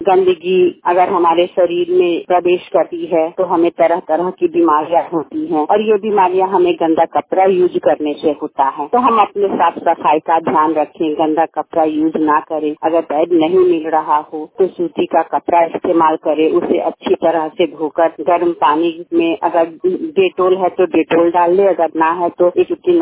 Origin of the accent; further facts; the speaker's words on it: Bhagwanpur, Bihar, India; मैं वैशाली जिले के भगवानपुर प्रखंड की रहने वाली हूं